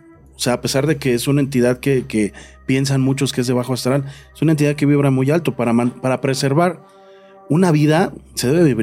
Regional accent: Mexico; porque nosotros como mexicanos vivimos una cultura prestada.

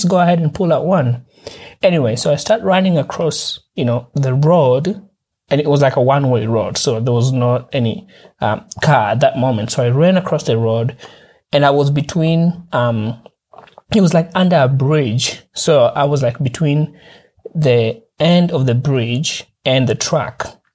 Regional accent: Kenya; growing up in Kenya has its advantages and disadvantages. But, you know, the advantage is that you're always outside.

